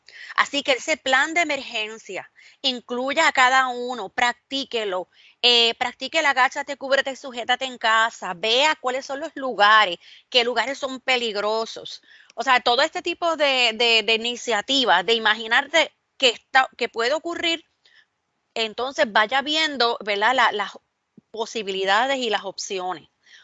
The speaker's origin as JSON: {"language": "Spanish", "country": "Puerto Rico", "said": "a lo largo de nuestra historia como puertorriqueños"}